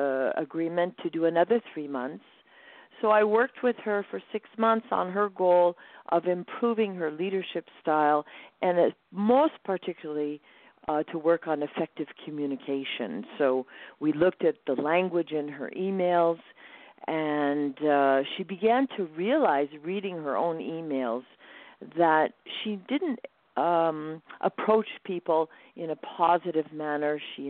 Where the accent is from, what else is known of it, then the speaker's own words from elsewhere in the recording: California, United States; But briefly, I grew up in the San Francisco Bay Area. one of two siblings.